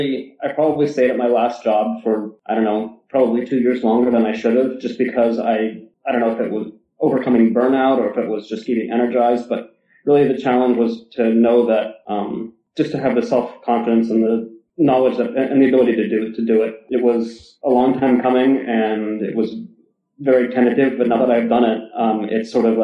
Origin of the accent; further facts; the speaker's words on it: Pennsylvania, United States; also born or lived in Philadelphia; now in Chicago, United States; I just recently moved to Chicago, and the question about where are you from becomes increasingly more complicated as time goes on. I grew up in Western Pennsylvania, and then I went to school in Philadelphia.